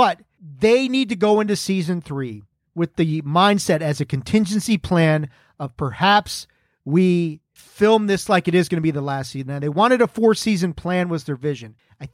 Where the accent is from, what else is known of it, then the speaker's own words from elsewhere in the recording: the South, United States; I grew up in the South. So every once in a while, it'll come out in moments like this.